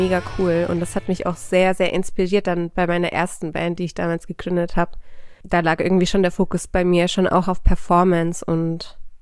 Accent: Bavaria, Germany; ich bin ja in Bayern aufgewachsen.

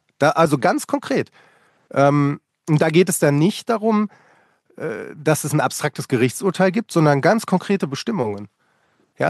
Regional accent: North Rhine-Westphalia, Germany; also ich bin aufgewachsen in der Nähe vom Ruhrgebiet, deswegen kommt jetzt so ein schräger Vergleich.

